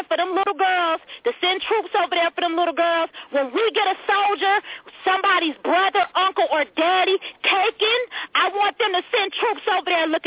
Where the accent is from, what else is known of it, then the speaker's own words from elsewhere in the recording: United States; No, I'm not. I'm an American.